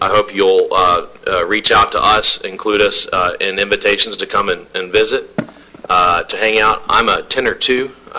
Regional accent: Baton Rouge, Louisiana, United States; You know, I grew up in Baton Rouge, Louisiana, in a very, very old neighborhood, and my friends were my life, my family was my life, my church was my life.

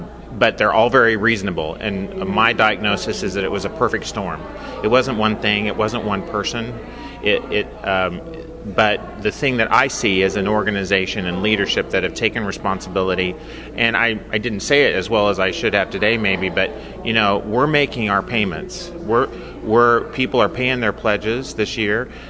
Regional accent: Kansas, United States; Yeah, I grew up in Kansas. I have my education from KU and K-State

